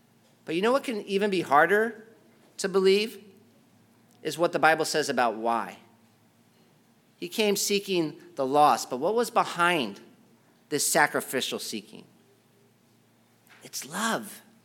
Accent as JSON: {"language": "English", "country": "United States", "said": "You know what I always thought was interesting as an American when I lived overseas"}